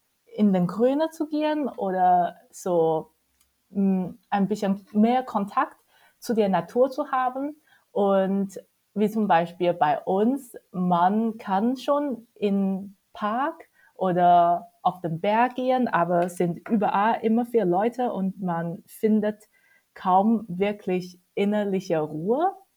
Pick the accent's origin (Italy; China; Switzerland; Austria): China; Hangzhou, Zhejiang; now in Dresden, Germany; Die haben so eine Bruderschule, Kooperationsschule in Hangzhou. Das ist auch in der Nähe von Shanghai und auch meine Heimatstadt.